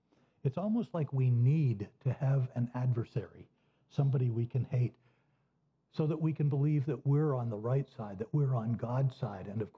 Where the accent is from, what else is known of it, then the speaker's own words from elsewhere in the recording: Maine, United States; because I grew up in Maine, 2 hours from Fenway Park, the closest major league park to Portland.